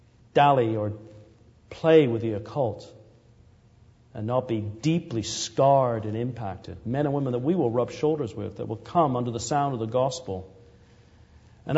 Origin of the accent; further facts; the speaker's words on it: England, United Kingdom; I grew up in England, and there were many mute witnesses to the might of that empire.